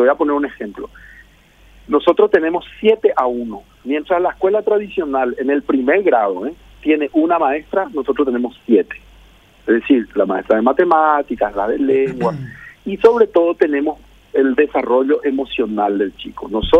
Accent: Paraguay; somos todos paraguayos

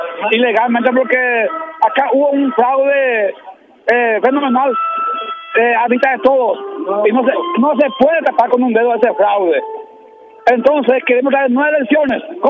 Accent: Paraguay; todos necesitamos un trabajo digno que todos lo merecemos como paraguayos.

